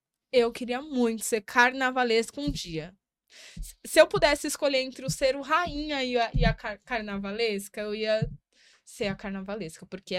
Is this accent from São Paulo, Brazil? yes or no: yes; São Paulo, Brazil; Mas aí aqui a gente é paulista, né, amor?